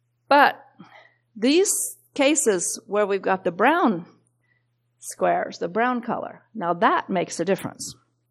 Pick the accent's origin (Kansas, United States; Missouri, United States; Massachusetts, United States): Kansas, United States; Remember I talked to you about I'm from Kansas. It's called the flyover country.